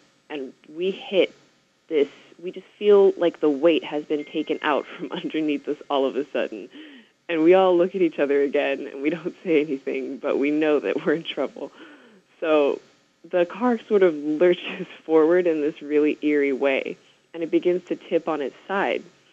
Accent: Sydney, New South Wales, Australia; now in United States; I moved to South Florida from Sydney, Australia.

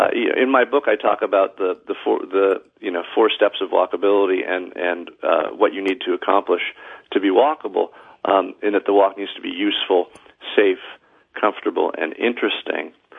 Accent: East Coast, United States; and I'm from the East Coast

